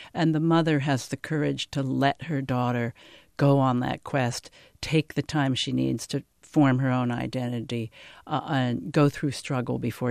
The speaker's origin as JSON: {"language": "English", "region": "Pennsylvania", "country": "United States", "tie": "born or raised there", "said": "I was raised in Pennsylvania. I don't speak Mandarin. And yet, you know, I consider myself very Chinese."}